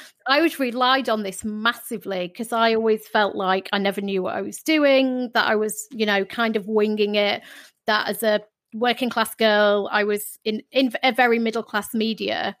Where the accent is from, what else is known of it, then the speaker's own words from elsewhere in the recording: United Kingdom; No, not as British. I mean, British women, especially, yeah.